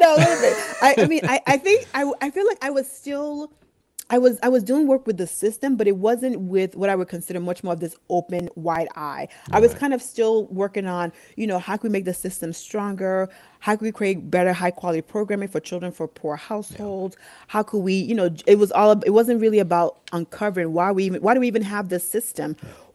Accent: Boston, Massachusetts, United States; also born or lived in North Carolina; Like, mind you, I grew up in Boston. Nobody goes below the Mason-Dixon line, as they tell you.

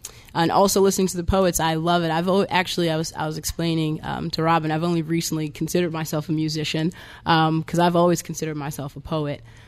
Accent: New York, United States; now in Virginia, United States; Yeah, it was quite the transition because I was raised in New York, and my family, my mother specifically, we moved down to Virginia to be closer to my grandparents in a very, very small rural town that was not very accepting.

